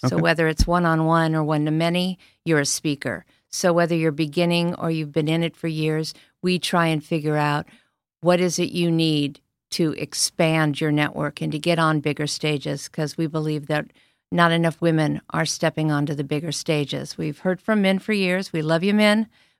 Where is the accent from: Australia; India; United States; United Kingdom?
United States; California; moved away as an adult; now in Dallas, United States; new to the Dallas, North Dallas area. Been here 3.5 years. I'm one of those California transplants. Born and raised in California